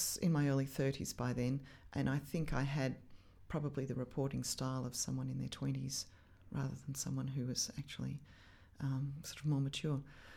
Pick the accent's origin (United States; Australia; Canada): Australia; Canberra, Australian Capital Territory; And because I was from Canberra, I was pretty forthright.